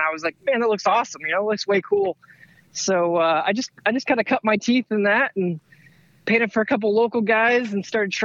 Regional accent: Missouri, United States; So I'm from the Midwest, from Missouri. So there's a lot of dirt racing there, not much asphalt.

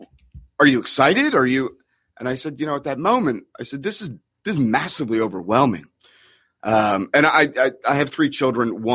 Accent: Toronto, Ontario, Canada; now in Stuart, United States; You know, I grew up in a very cold climate growing up in Toronto.

